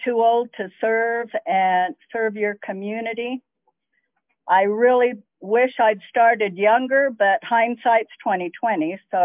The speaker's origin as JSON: {"language": "English", "town": "Salt Lake City", "region": "Utah", "country": "United States", "tie": "born or raised there", "said": "I came out from, we lived in Magna to begin with, and I was born and raised in Salt Lake."}